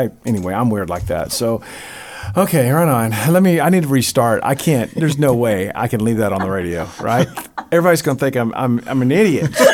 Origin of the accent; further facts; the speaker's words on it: Joshua, Texas, United States; And by the way, I'm from Joshua, Texas. So it's not like I'm offended at small towns.